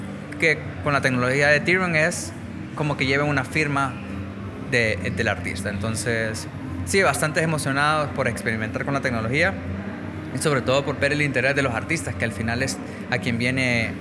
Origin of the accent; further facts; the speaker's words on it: Honduras; lo que queremos realmente como hondureños es no solo llegar a la conferencia